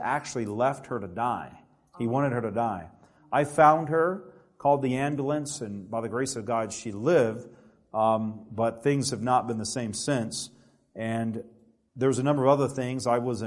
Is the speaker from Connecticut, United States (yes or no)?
no; Alabama, United States; And so, you know, I grew up in Alabama where there's not a lot of Adventists.